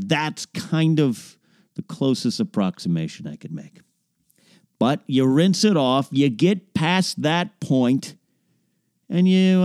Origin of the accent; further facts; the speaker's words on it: Pismo Beach, California, United States; we're in this store up in near Pismo Beach, California, my hometown area.